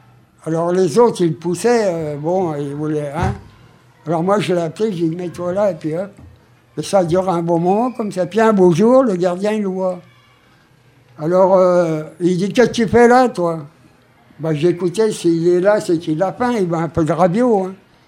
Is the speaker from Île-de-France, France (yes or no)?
yes; Île-de-France, France; born there; le maire du pays où que je suis né, à Meigneux, c'est pas loin, c'est dans le Seine-et-Marne